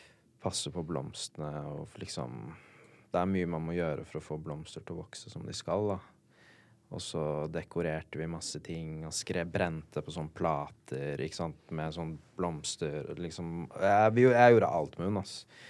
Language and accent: Norwegian; Finnsnes, Troms, Norway; Og så var det noe i byen der oppe, på Finnsnes, der vi var, der vi er fra.